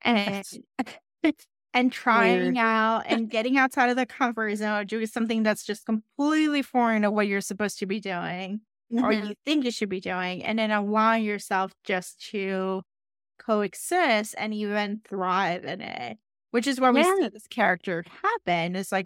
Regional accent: Puerto Rico; I grew up in Puerto Rico, so I'm used to hurricanes. I've pretty have experienced them most of my life, except the 20 years I live up north.

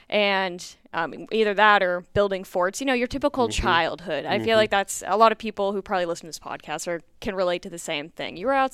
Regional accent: Maine, United States; So I'm from Maine, so fishing was pretty big.

